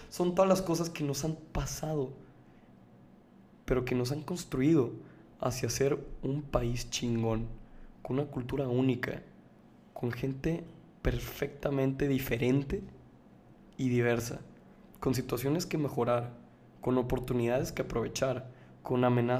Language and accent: Spanish; Mexico; México en sí tiene muchas carencias y somos nosotros los responsables de cambiarlo.